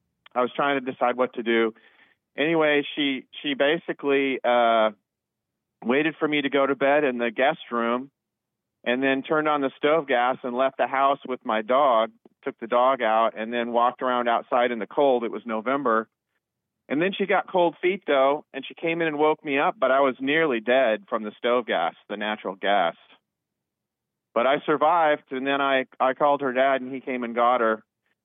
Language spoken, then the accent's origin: English; Portland, Oregon, United States; moved away; I'm originally from Portland, so briefly, I don't want to talk about it a lot, but boy, let me tell you, I had to move because it was so bad.